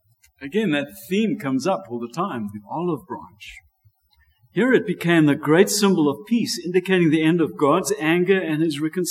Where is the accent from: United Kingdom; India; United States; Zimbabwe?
Zimbabwe; I know growing up in Rhodesia, one of the soaps that was always advertised was